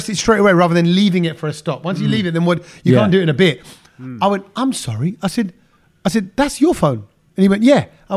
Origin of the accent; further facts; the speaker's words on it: United Kingdom; British people, and we are British because we're born here.